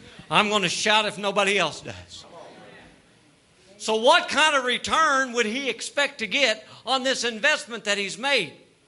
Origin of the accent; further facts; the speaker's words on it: Kentucky, United States; I'm from Kentucky. We're going to keep this simple.